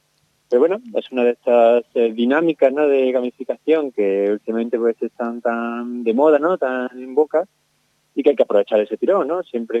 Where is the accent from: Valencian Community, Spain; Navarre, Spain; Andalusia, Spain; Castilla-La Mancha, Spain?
Andalusia, Spain; yo soy de Andalucía, y bueno, pues aquí tenemos una buena red